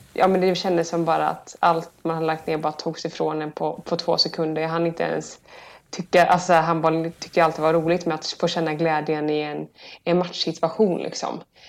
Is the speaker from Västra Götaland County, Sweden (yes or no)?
yes; Partille, Västra Götaland County, Sweden; jag har ändå byggt ett bra kontaktnät här hemma i Partille, Göteborg, efter alla mina år